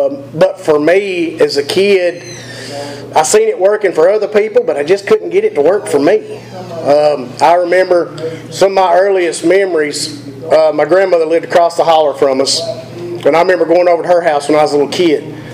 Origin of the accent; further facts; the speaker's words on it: Cookeville, Tennessee, United States; I'm from Cookeville, born and raised. Man, I come from a great family. Hard-working family.